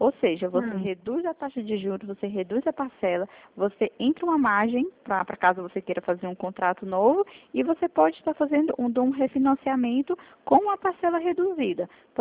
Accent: Brasília, Federal District, Brazil; Ah, eu sou de Brasília mesmo.

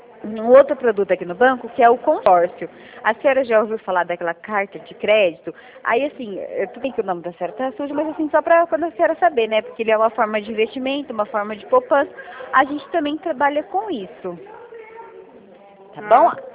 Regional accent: São Paulo, Brazil; Eu falo aqui do interior de São Paulo.

